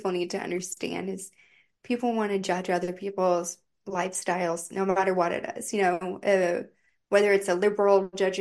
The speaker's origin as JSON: {"language": "English", "region": "Bible Belt", "country": "United States", "tie": "born or raised there", "said": "And I grew up in the Bible Belt, so purity culture was a huge thing in my life."}